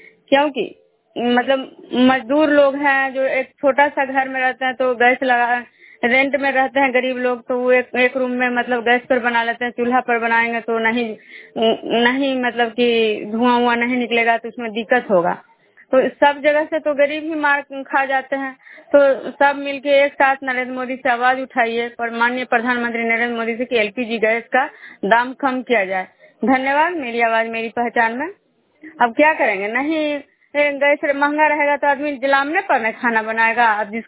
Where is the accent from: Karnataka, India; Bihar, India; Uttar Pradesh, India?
Bihar, India; Nalanda; मैं बिष्णुपुर ग्राम खजरा पंचायत नालंदा जिला रंगनौसा प्रखंड के निवासी हूँ।